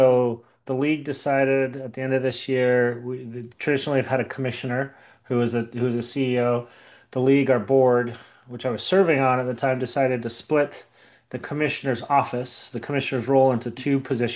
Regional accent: Salt Lake City, Utah, United States; I grew up in Salt Lake City, Utah.

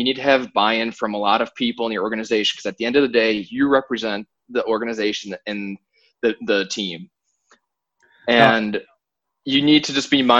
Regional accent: Wisconsin, United States; I'm from Wisconsin originally, and obviously I went to University of Wisconsin and I grew up cheering for the Packers.

